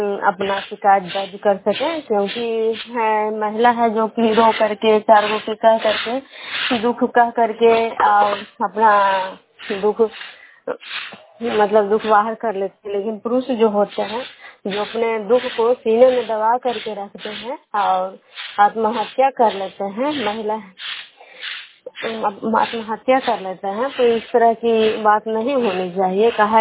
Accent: Vishnupur, Bihar, India; मैं विष्णुपुर ग्राम खजरा पंचायत नालंदा जिला नरसा प्रखंड के निवासी हूँ।

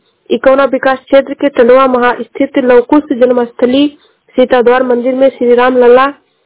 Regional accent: Uttar Pradesh, India; मैं जिला श्रावस्ती से हूँ।

